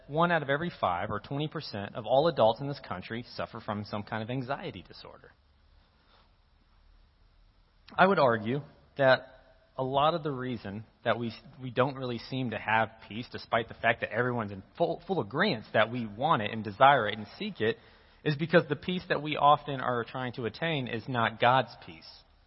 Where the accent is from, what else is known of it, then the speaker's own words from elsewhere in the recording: Prattville, Alabama, United States; now in Colorado, United States; So my wife and I, we live in Colorado. We've been there for about the past 4 years, and we're from Prattville. And because we're from this community, we really have a heart for this community.